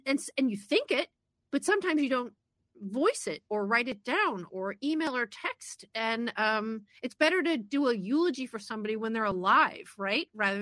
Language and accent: English; Cleveland, Ohio, United States; when I was growing up in Cleveland